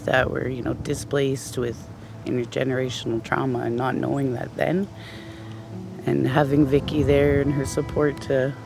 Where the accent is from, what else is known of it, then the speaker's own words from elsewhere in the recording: Champaign, Illinois, United States; I'm from Champaign.